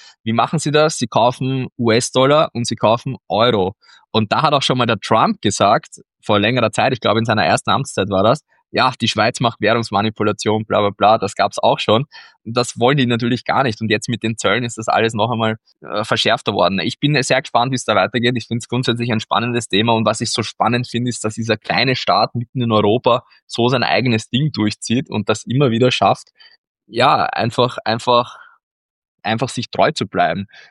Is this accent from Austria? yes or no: yes; Austria; muss man halt so hinnehmen als Österreicher